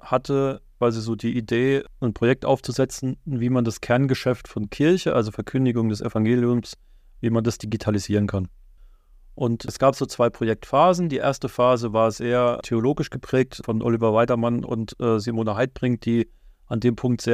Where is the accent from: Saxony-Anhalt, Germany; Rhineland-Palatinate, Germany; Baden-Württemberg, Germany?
Baden-Württemberg, Germany; Weinheim; also bin aus Weinheim, falls das vorhin noch nicht Thema war